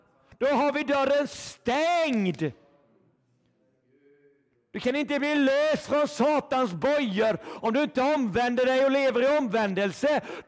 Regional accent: Sweden; Vi lever i Sverige. Vi är svenskar.

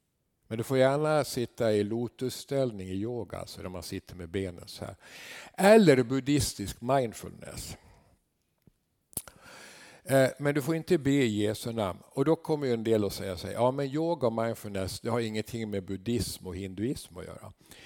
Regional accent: Bergslagen, Sweden; Och det brinner också där jag kommer från, Bergslagen, Västerås stift och så vidare.

